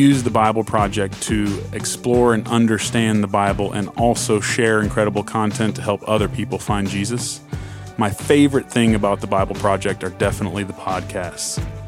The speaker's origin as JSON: {"language": "English", "town": "Tampa", "region": "Florida", "country": "United States", "said": "I'm from Tampa, Florida. I'm 41 years old."}